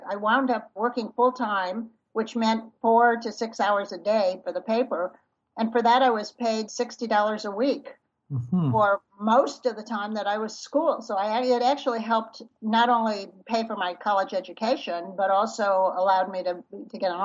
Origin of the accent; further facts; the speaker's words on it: Cleveland, Ohio, United States; I grew up in Cleveland. The Cleveland Press had a children's section, and my mother sent it to him.